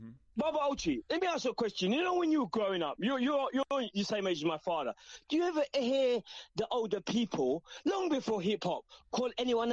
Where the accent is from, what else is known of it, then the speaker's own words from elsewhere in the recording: London, United Kingdom; And then I grew up in East London. Most of the groups who got into hip hop came from East London.